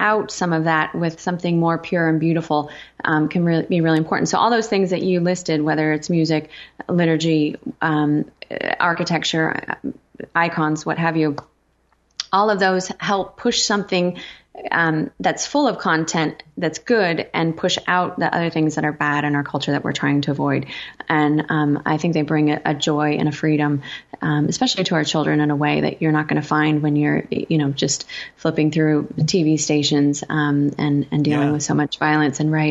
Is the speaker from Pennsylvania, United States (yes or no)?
no; Oregon, United States; I'm actually from Oregon, so I have a soft spot in my heart for the beauty of Oregon, that's for sure.